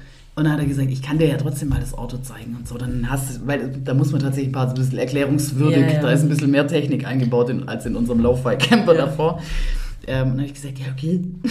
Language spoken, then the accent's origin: German; Bad Waldsee, Baden-Württemberg, Germany; da wo ich herkomme, in dem Kaff, das ist so eine, Bad Waldsee.